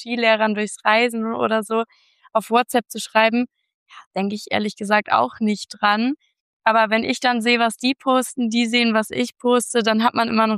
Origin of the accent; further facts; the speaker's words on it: Hamburg, Germany; ich wohne in Hamburg, eine Stadt, oder nee, ich komme aus Hamburg, eine Stadt, in der sehr viele Influencer und bekannte Leute wohnen.